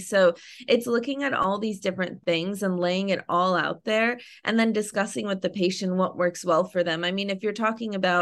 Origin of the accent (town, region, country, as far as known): Northeast, United States; born or raised there; now in Los Angeles, United States